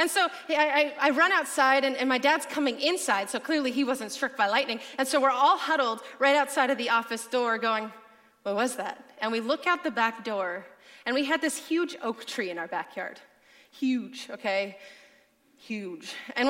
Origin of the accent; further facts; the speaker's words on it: Sacramento, California, United States; I'm from Sacramento, and you're like, oh, I was thinking you're going to be somewhere that normally has hurricane winds. No, I'm from Sacramento.